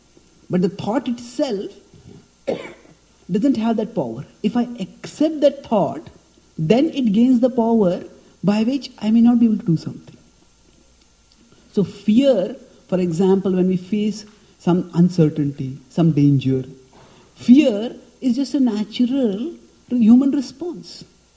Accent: India; English is a second language; I come from India where people are mad for cricket.

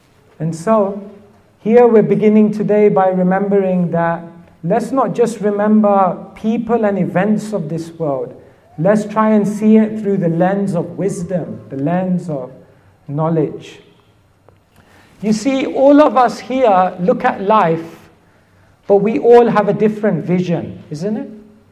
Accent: Wembley, London, United Kingdom; I grew up in Wembley.

